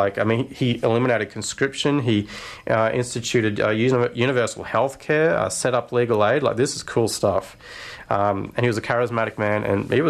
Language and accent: English; Canberra, Australian Capital Territory, Australia; I'm from Canberra myself.